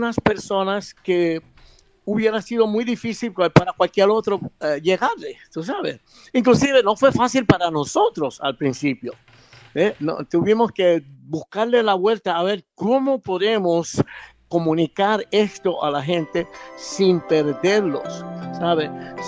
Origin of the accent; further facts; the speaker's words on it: Brooklyn, New York, United States; born there; yo nací en Brooklyn, Nueva York, de familia puertorriqueña, ¿verdad? Mi familia es puertorriqueña.